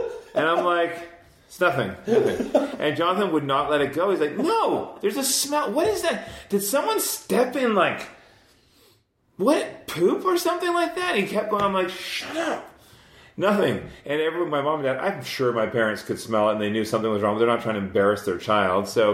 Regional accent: Scotland, United Kingdom; I'm Scottish.

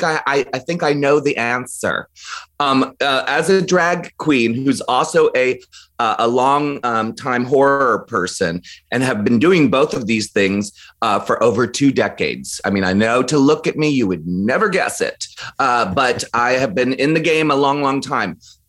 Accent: Maryland, United States; And so I would say John Waters, because I grew up in Maryland and the discovery of John Waters really changed my life.

